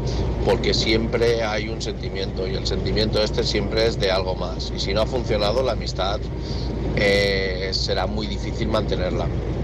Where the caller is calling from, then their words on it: Lleida, Catalonia, Spain; de Lleida